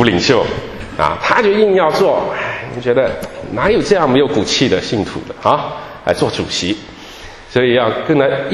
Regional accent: Shanghai, China; 我们上海人说敲竹杠

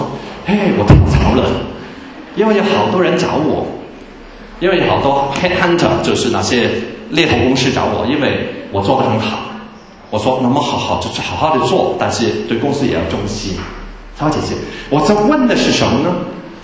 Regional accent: Guangdong, China; 我们广东人说一个女一个子，一个女一个子

